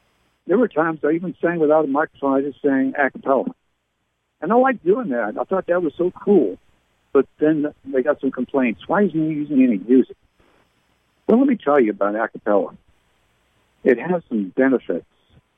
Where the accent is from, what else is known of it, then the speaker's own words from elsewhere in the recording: Canada; being born and raised in Canada.